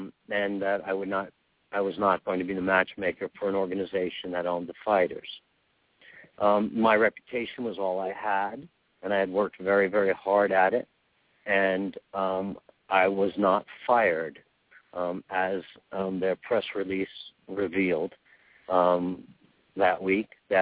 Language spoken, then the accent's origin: English; New York, United States; I'm an Italian-American. I grew up in New York.